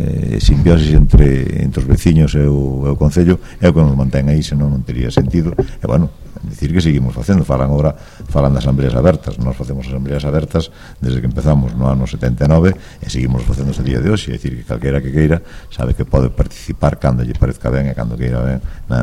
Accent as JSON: {"language": "Galician", "town": "Bastavales", "region": "Galicia", "country": "Spain", "said": "O mellor do concello somos el, pero somos da parroquia. Eu son dos Ángeles, son de Bastavales."}